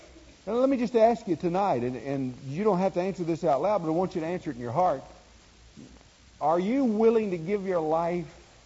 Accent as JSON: {"language": "English", "region": "Arkansas", "country": "United States", "tie": "born or raised there", "said": "I was raised in Arkansas. I was born over there a long, long time ago"}